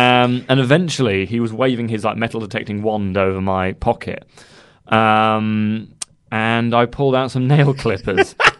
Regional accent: Guildford, South East England, United Kingdom; I'm from Guildford as well.

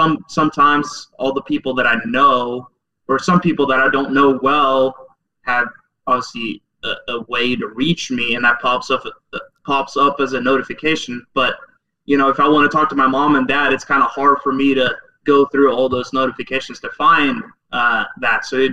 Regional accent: Norway; English is a second language; Because I'm an only child, and I grew up in Norway, and especially in the winter, like you don't see a lot of people.

